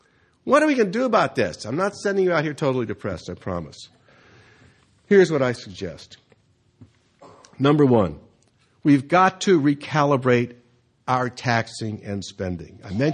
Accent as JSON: {"language": "English", "region": "California", "country": "United States", "tie": "born or raised there", "said": "I grew up in California. I grew up in the 50s and 60s."}